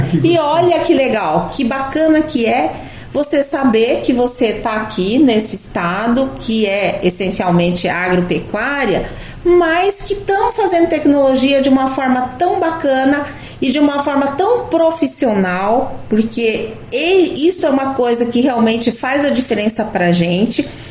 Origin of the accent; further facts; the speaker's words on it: Campo Grande, Mato Grosso do Sul, Brazil; born there; a gente nasceu aqui, viu, Zé? Muita gente, quando a gente nasceu em Campo Grande, Mato Grosso do Sul